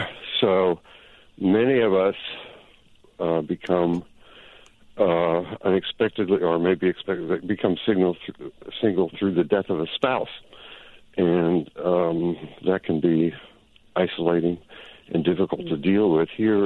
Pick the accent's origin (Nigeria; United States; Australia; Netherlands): Netherlands; I think at this age, I'm also from the Netherlands